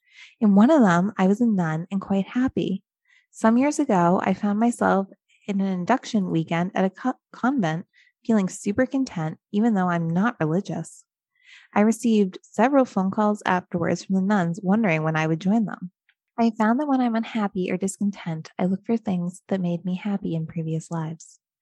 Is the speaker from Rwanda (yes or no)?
no; Netherlands; I am from the Netherlands.